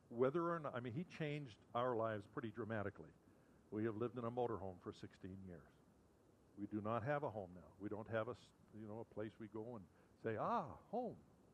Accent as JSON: {"language": "English", "region": "British Columbia", "country": "Canada", "tie": "born or raised there", "said": "We did a presentation of the book of Galatians together on June 20th in my hometown in British Columbia."}